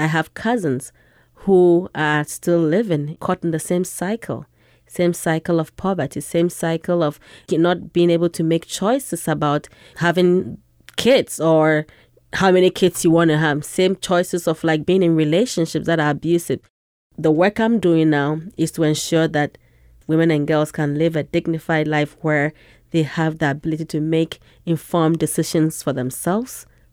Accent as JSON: {"language": "English", "country": "Ghana", "tie": "born or raised there", "said": "Growing up in Ghana, before I would go to school, I would literally get up in the morning along with my cousins, go sell stuff, soap, oil, something, milk"}